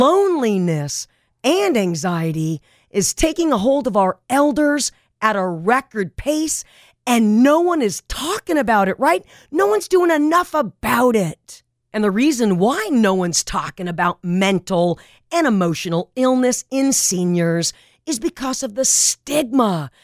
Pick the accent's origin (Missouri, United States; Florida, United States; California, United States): California, United States; Granada Hills; when I was a crazy and wild little kid growing up on Goya Street in Granada Hills, California, I hung out with my older relatives every single week.